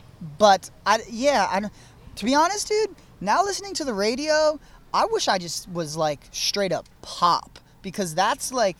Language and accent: English; Darien, Connecticut, United States; I'm at my hometown in Connecticut, small little Darien, Connecticut.